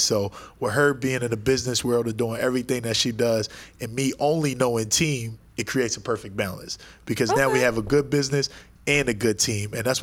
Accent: Philadelphia, Pennsylvania, United States; But growing up in Philly, I've always known how to work hard, or I've always known how to hustle

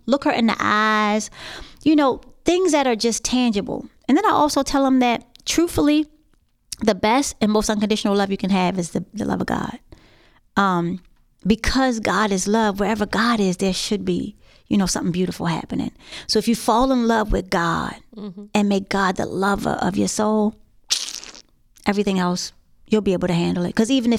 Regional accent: Baltimore, Maryland, United States; I had East Baltimore as my catchment area, and I was from Northwest Baltimore. So I wasn't real familiar with East Baltimore like that.

